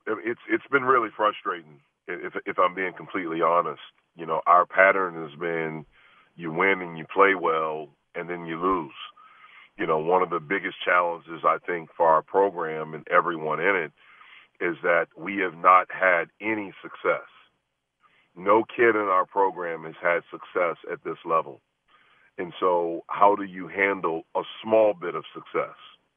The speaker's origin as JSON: {"language": "English", "region": "North Carolina", "country": "United States", "tie": "born or raised there", "said": "I mean, with me growing up in North Carolina, as a young kid, I was a huge Carolina fan."}